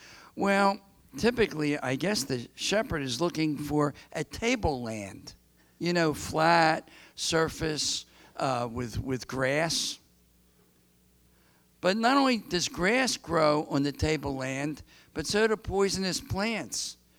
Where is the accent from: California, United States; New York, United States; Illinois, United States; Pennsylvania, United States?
Pennsylvania, United States; Philadelphia; I grew up in Philly, like my grandson Jim.